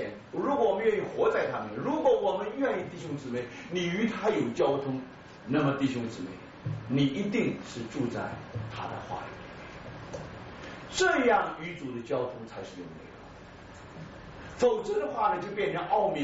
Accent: Brazil; 我是从巴西来的，

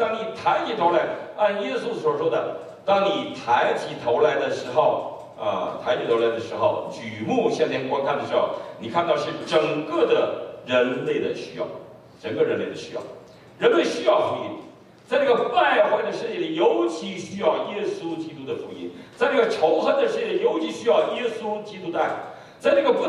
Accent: China; 因为我们爱中国，爱中国，因为我们是中国人，因为我们是从那个土地出来的，我们信了耶稣了

